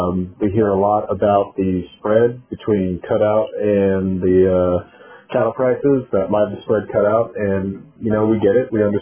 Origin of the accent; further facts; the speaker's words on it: Brenham, Texas, United States; I'm originally from Brenham, Texas, so it's always great to get to talk to the Texas folks